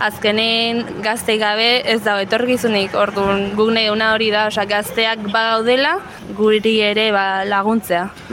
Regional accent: Azpeitia, Basque Country, Spain; Azpeititik natarne.

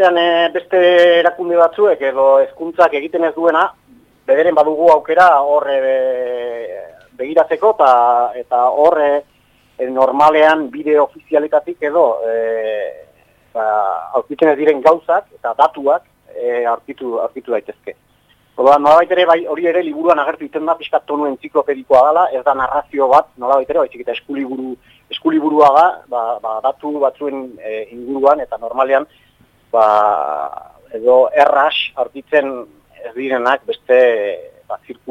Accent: Vitoria-Gasteiz, Basque Country, Spain; born there; familia eta jaiotzez Gasteizkoa, eta bai, familia ere aguren ingurukoak.

